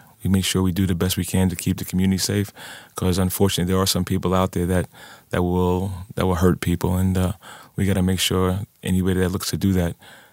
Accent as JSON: {"language": "English", "town": "Queens", "region": "New York", "country": "United States", "tie": "born or raised there", "said": "And, growing up in Jamaica, Queens, I've had bad experience with police officers."}